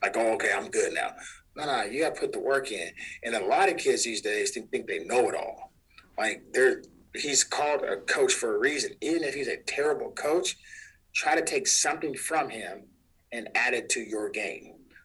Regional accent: Sacramento, California, United States; I'm thankful that I grew up on the South Side. I'm thankful because Sacramento shaped me who I am.

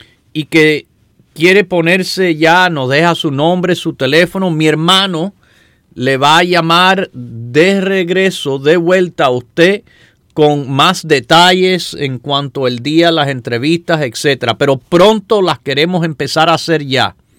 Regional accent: California, United States; Spanish is a second language; Yo nací en este país de padres hispanos, sí, pero nacido y criado en ambiente que, mire, yo viví en California, donde en la escuela entera, donde yo estaba, habían dos muchachos hispanos

